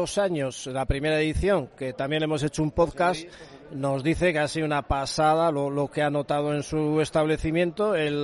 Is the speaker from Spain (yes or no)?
yes; San Sebastián, Basque Country, Spain; yo como vengo de Donosti, del País Vasco